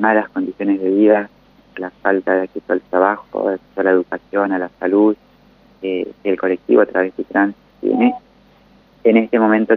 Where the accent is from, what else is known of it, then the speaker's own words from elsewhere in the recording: Mendoza, Argentina; como mendocino lo tengo que decir